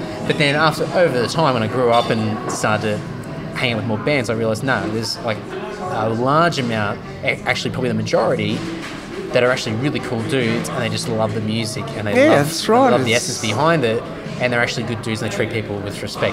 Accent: Brisbane, Queensland, Australia; I grew up in Brisbane, and in a period where black and death metal was really strong.

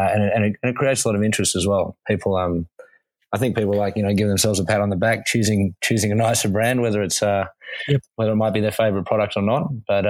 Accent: Sydney, New South Wales, Australia; moved away as an adult; So I moved over about 5.5 years ago. I'm from Sydney originally.

